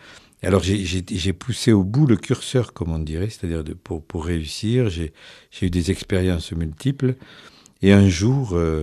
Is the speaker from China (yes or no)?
no; Southern France, France; Il y a un côté troubadour, effectivement, puisque je suis du Midi